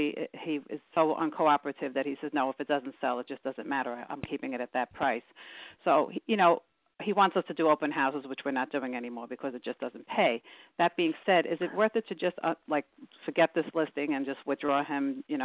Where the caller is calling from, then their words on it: New York, United States; out here in Nassau County.